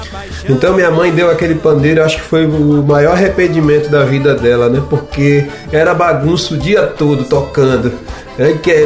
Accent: Jaicós, Piauí, Brazil; also born or lived in São Paulo; eu sou nascido em São Paulo, mas eu me criei em Jaicós, no Piauí.

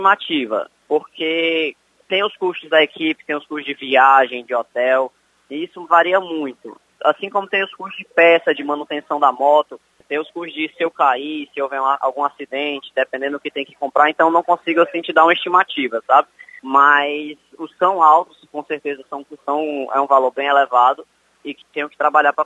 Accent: Maranguape, Ceará, Brazil; also born or lived in Fortaleza; eu moro em Maranguape minha vida inteira, na verdade. Meu pai é do Rio Grande do Norte, mas eu nasci em Fortaleza, mas sempre morei em Maranguape, desde sempre.

